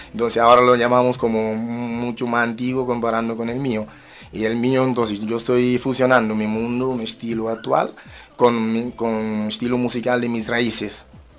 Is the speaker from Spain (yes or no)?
yes; Madrid, Community of Madrid, Spain; y yo vengo de Madrid y tal